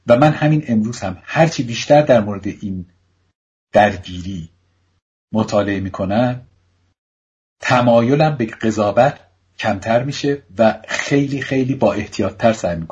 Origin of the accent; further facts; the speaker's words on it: Iran; moved away; تا انقلاب یا حتی تا موقعی که من از ایران اومدم بیرون